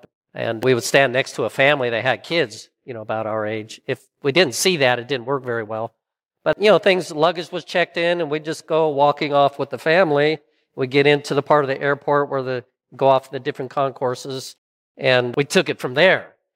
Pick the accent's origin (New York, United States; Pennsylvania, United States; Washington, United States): Washington, United States; SeaTac; And I grew up around the SeaTac airport.